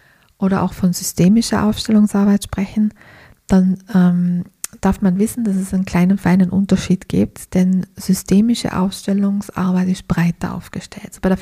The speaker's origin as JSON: {"language": "German", "region": "Tyrol", "country": "Austria", "lives_now": "Egg, Austria", "said": "ich bin ursprünglich Tirolerin, wie man es vielleicht erhören kann. Mir hat die Liebe in den Bregenzer Wald verschlagen"}